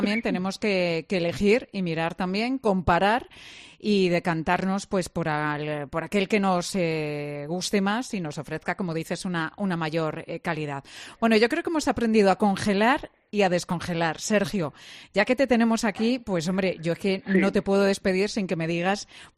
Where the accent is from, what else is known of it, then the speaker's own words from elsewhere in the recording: Spain; ¿cómo somos los españoles?